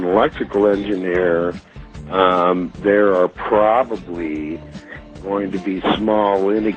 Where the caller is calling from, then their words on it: Idaho Falls, Idaho, United States; I'm from Idaho Falls, Idaho.